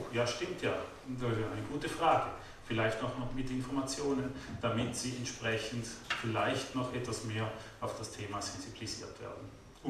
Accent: Switzerland; vor allem wir auch als Schweizer und als Bürger, die das Ganze natürlich auch bezahlen.

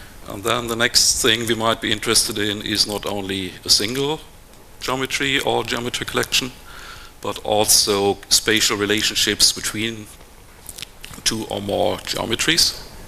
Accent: Bielefeld, North Rhine-Westphalia, Germany; I'm from Bielefeld here in Germany

